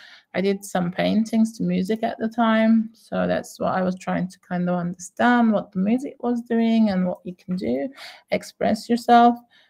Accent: Cyprus; surprised that we are Turkish Cypriots also. So yeah, it works in that way too, that we get asked, "But where do you come from?" And like we're saying, we come from here, but they say, "But where?"

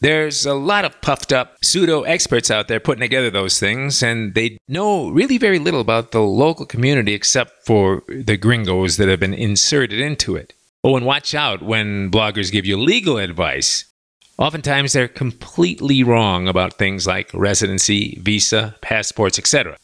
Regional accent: Evanston, Illinois, United States; I'm from Evanston, Illinois myself, but I went to school in Chicago.

